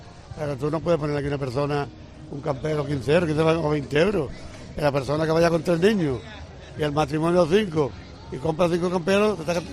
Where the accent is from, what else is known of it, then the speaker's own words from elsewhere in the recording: Málaga, Andalusia, Spain; son clientes del barrio nuestro de San Andrés, que nosotros somos de San Andrés